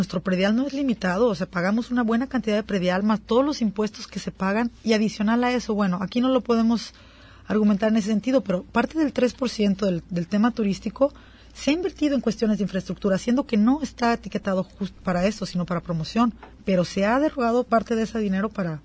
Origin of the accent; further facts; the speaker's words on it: Puerto Vallarta, Jalisco, Mexico; A mí me duele en lo personal por ser vallartense pata salada y porque yo siempre voy a extrañar mi pueblito bonito de tejitas rojas